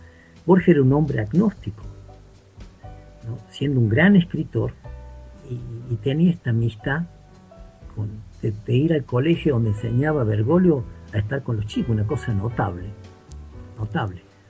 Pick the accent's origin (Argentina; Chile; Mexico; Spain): Argentina; Córdoba; Yo soy de Córdoba, me salmo un poco en ese sentido.